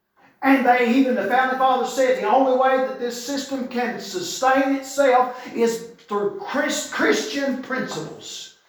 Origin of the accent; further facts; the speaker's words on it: United States; I am thankful for my country, and I'm proud that I am an American.